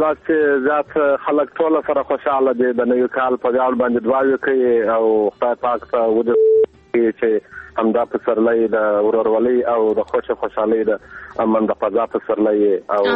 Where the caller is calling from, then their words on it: Arghandab, Kandahar, Afghanistan; ما د کندهار ولایت د ارغنداب ولسوالۍ د شایسته خدمت څخه در سره په تماس کې